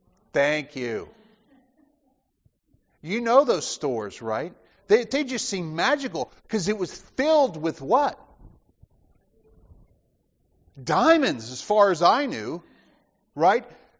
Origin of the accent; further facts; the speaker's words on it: Dothan, Alabama, United States; Growing up in Alabama, I remember the mall that was the key kind of gathering place and where you'd go if you wanted to do something exciting. There wasn't a whole lot in Dothan, Alabama back then.